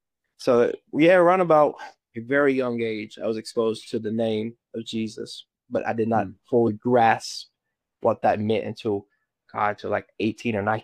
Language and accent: English; Kentucky, United States; I was growing up in Eastern Kentucky